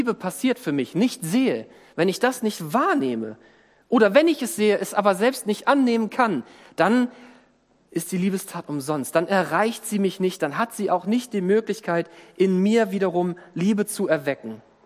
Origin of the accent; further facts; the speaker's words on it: Northern Germany, Germany; Ich bin im Norden Deutschlands aufgewachsen